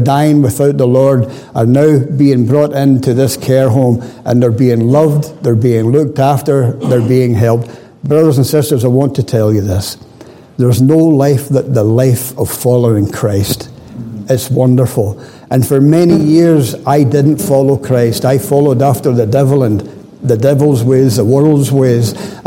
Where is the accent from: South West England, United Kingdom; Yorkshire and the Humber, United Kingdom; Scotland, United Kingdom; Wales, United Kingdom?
Scotland, United Kingdom; Dumbarton; I was born in Dumbarton in Scotland. I was born and brought up into a Roman Catholic family.